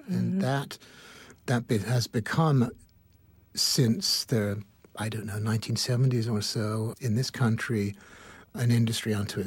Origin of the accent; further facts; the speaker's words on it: England, United Kingdom; You know I'm from England.